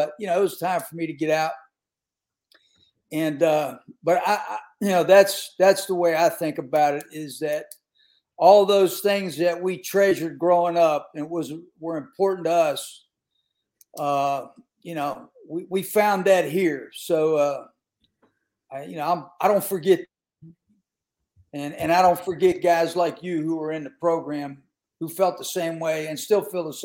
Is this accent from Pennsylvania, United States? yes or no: yes; Pennsylvania, United States; the mentality is the same way that I grew up in Western PA